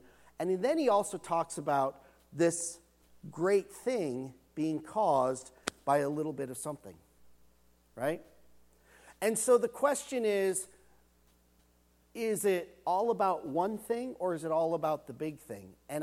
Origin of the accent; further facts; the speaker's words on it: Wisconsin, United States; I grew up in Wisconsin.